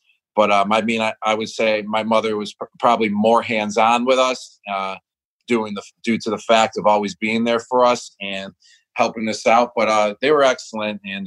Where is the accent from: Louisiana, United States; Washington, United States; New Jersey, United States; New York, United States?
New York, United States; Buffalo; I love the action of hockey, especially growing up in Buffalo.